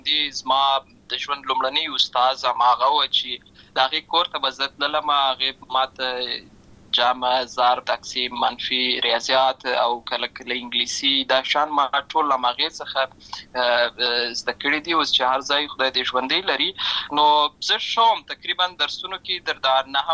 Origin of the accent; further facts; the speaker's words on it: Lashkar Gah, Helmand, Afghanistan; زه په اصل کې د اوروزګان ولایت یم، اما زه په هلمند ولایت لشکرګاه کې پیدا شوی یم، اما د لوی سوی یم.